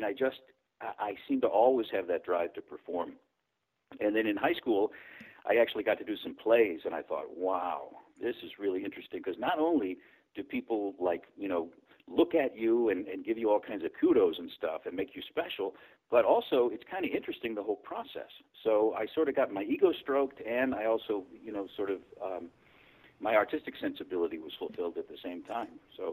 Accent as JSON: {"language": "English", "town": "St. Louis", "region": "Missouri", "country": "United States", "tie": "born or raised there", "moved": "as an adult", "lives_now": "Los Angeles, United States", "said": "But I was born in St. Louis, St. Louis, Missouri. And I lived there till I was about 21, and then I left, and then I went to the East Coast and did some theater"}